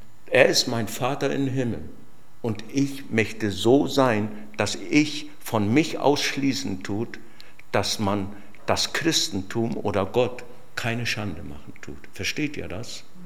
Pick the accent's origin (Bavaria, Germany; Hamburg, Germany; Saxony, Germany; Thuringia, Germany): Bavaria, Germany; Nuremberg; Und ich bin ja aus Mittelfranken, aus Nürnberg, Fürth, komme ich ja gebürtig her. Und da bin ich ja auch aufgewachsen.